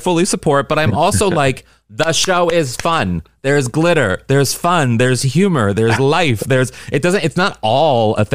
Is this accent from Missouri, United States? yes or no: yes; St. Louis, Missouri, United States; also born or lived in New York; now in Los Angeles, United States; I mean, I'm from St. Louis, Missouri